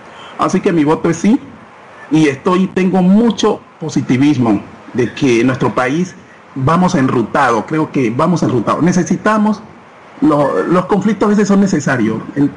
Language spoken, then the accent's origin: Spanish; Valle del Cauca, Colombia; Soy de zona rural, como le digo, río Yurumanguí, donde hay unas situaciones muy precarias.